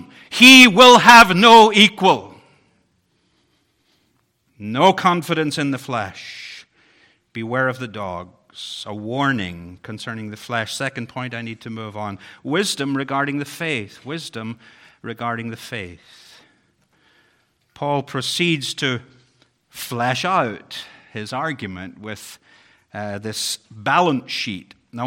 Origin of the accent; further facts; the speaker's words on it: Bangor, Northern Ireland, United Kingdom; I grew up in Bangor, Northern Ireland.